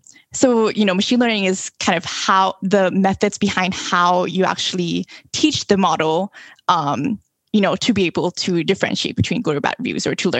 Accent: Thailand; I'm originally from Thailand

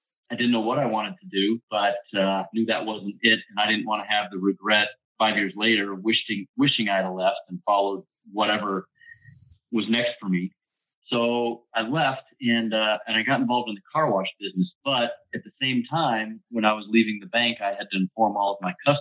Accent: Colorado, United States; And then started small game hunting, born and raised in Colorado.

